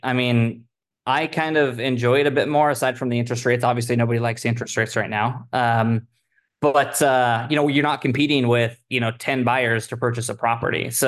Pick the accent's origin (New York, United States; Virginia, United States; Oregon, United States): Oregon, United States; I'm from the Oregon coast. So we go there to visit family on somewhat of a regular basis.